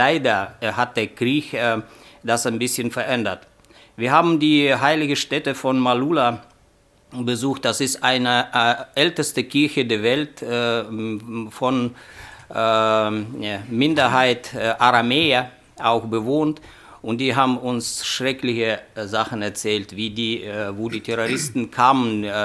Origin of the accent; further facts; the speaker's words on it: Syria; German is a second language; Zuerst sind wir alle Syrer und danach.